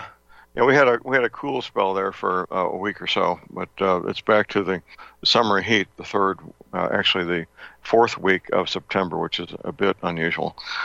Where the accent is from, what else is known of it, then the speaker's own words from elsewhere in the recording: St. Louis, Missouri, United States; living and working in my hometown, St. Louis, Missouri.